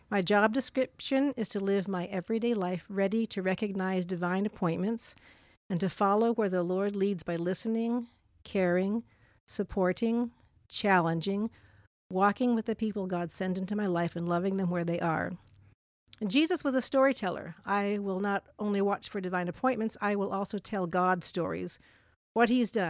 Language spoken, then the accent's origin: English; Syracuse, New York, United States; I was born in Syracuse, New York.